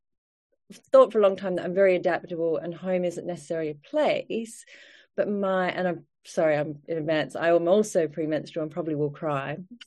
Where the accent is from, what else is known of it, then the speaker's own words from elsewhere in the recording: Australia; moved away as an adult; now in United Kingdom; I am from Australia originally, but have lived in the UK for 23 years now